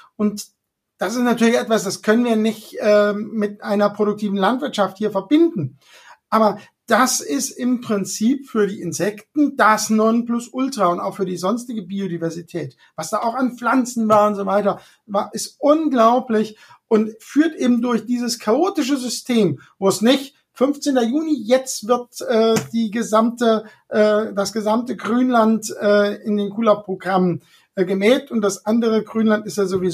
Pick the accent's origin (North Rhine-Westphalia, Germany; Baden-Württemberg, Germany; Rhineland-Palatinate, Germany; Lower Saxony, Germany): Rhineland-Palatinate, Germany; Ich bin ja da im Hunsrück aufgewachsen und eine Gegend, die eben landwirtschaftlich nicht sehr geeignet ist.